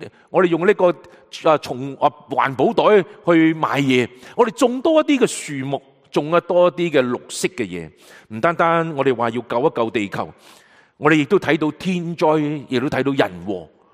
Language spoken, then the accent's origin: Cantonese; China; 我哋特别我哋中国人食发菜